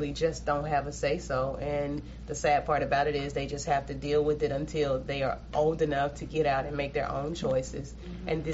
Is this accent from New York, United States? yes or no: no; Mississippi, United States; Once again, growing up in Mississippi, we were carried to church.